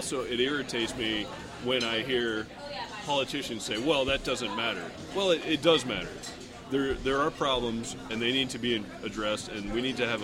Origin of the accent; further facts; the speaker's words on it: United States; Because I can. Because I'm an American.